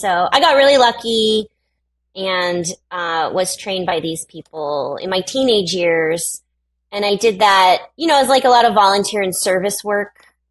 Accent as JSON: {"language": "English", "town": "San Bernardino", "region": "California", "country": "United States", "tie": "born or raised there", "said": "I grew up in San Bernardino, California."}